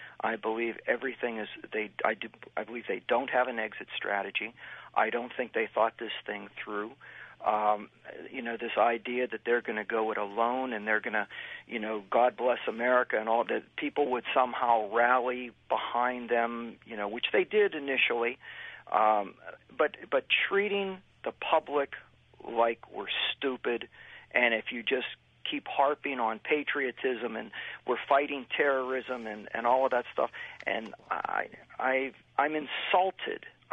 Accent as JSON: {"language": "English", "town": "Pittsburgh", "region": "Pennsylvania", "country": "United States", "moved": "as an adult", "lives_now": "Cary, United States", "said": "Well, I'm originally from Pittsburgh, and I'm another transplanted Yankee into North Carolina."}